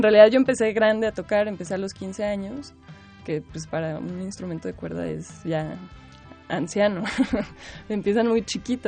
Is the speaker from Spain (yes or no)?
no; Guadalajara, Jalisco, Mexico; Pues sí, yo soy tapatía, estudié allá